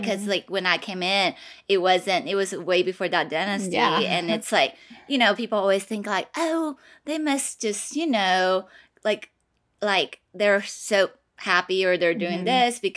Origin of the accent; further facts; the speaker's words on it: Taiwan; also born or lived in Portland, United States; So I grew up in Taiwan